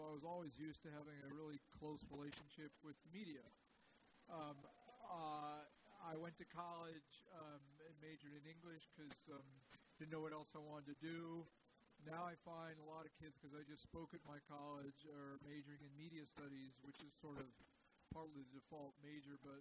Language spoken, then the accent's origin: English; Chicago, Illinois, United States; Well, I grew up, because I'm in my early 70s, so I grew up in Chicago.